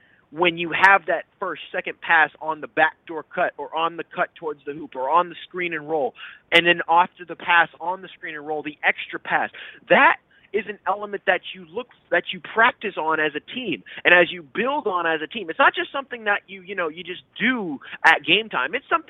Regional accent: San Antonio, Texas, United States; born there; I was born in San Antonio. My dad put the Spurs hat on my head

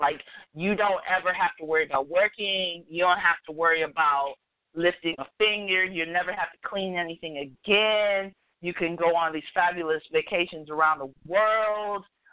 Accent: Ohio, United States; also born or lived in New York; Okay, look, I grew up in Ohio, so I feel like that's where regular people live

